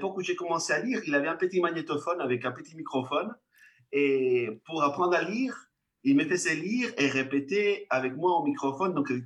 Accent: Venezuela; j'étais tout petit chez nous au Venezuela, donc je suis vénézuélien, je suis né au Venezuela et j'ai grandi avec mon grand-père en fait.

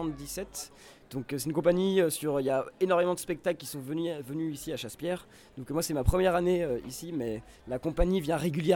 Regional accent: Évian, Auvergne-Rhône-Alpes, France; Parce que je viens de Haute-Savoie

